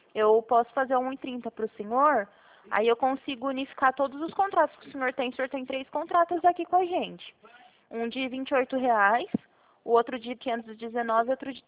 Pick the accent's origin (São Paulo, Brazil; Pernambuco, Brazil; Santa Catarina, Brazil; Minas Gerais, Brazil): São Paulo, Brazil; Presidente Prudente; eu sou de Presidente Prudente.